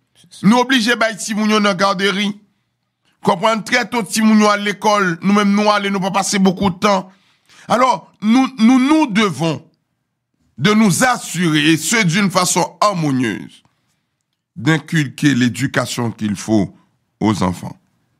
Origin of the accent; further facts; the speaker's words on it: Haiti; Moi, je viens d'Haïti, ça ne se dément pas.